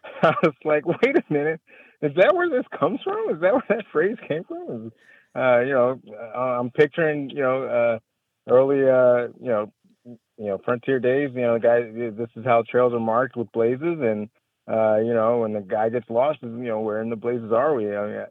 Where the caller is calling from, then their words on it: Waco, Texas, United States; I'm calling from Waco, Texas.